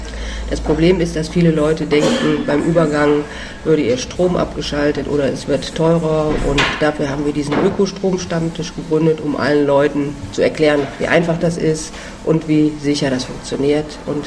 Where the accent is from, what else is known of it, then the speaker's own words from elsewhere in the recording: Düsseldorf, North Rhine-Westphalia, Germany; ich komme aus Düsseldorf und wohne hier, bin hier auch aktiv